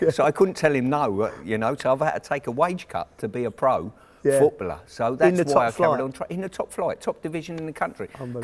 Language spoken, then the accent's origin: English; London, United Kingdom; Yeah, I mean, I'm from West London, so QPR are my local team.